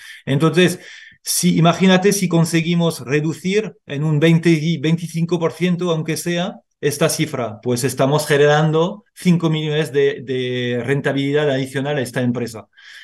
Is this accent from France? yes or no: yes; France; Spanish is a second language; now in Spain; Yo efectivamente soy francés, llevo unos 20 años aquí en España.